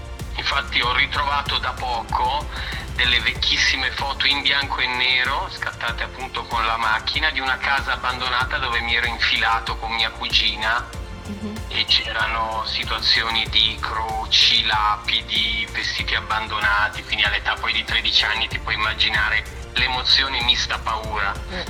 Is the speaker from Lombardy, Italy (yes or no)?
yes; Brescia, Lombardy, Italy; Circa nella bassa provincia di Brescia.